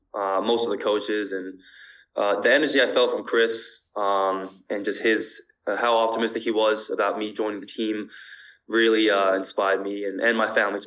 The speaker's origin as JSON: {"language": "English", "town": "Sydney", "region": "New South Wales", "country": "Australia", "tie": "born there", "said": "And then my mom is fully Japanese, Osaka, Japan. And then they met in Australia, and I was born in Sydney, Australia."}